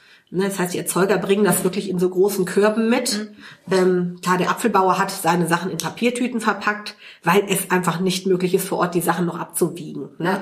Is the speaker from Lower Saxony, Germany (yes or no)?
no; Cologne, North Rhine-Westphalia, Germany; Also ich bin hier groß geworden, bin seit meinem zweiten Lebensjahr in Nippes, gebürtige Kölnerin.